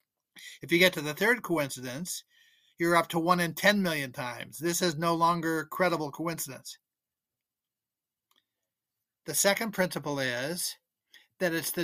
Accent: Salem, Oregon, United States; I grew up in Salem, Oregon.

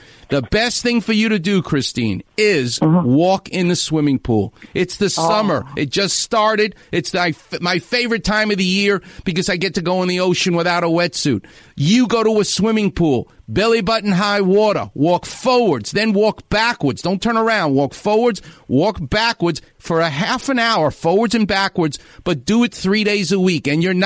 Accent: New York, United States; I'm from New York. Pizza is a religion to me.

